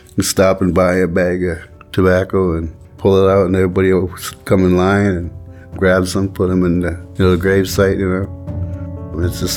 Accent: Minnesota, United States; I'm from the White Earth Indian Reservation.

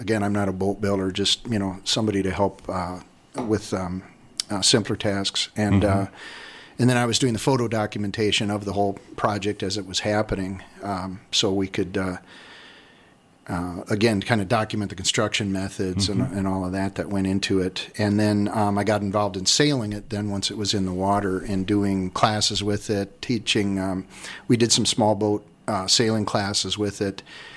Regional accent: Wisconsin, United States; I grew up with sailing. I grew up over in Door County on Lake Michigan and actually sailed a small wooden boat as a teenager.

